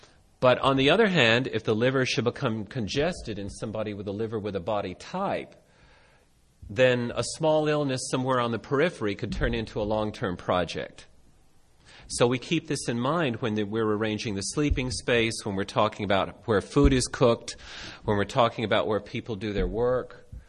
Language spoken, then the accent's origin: English; United States; You know, I'm an American. I was raised in America, and I had to reverse this inside myself